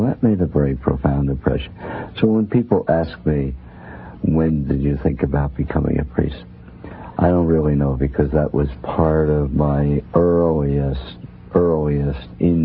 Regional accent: Pennsylvania, United States; I grew up in Pennsylvania.

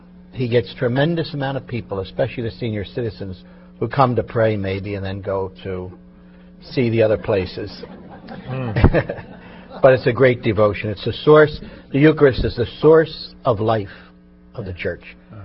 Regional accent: Philadelphia, Pennsylvania, United States; Fancy Philadelphians, my hometown.

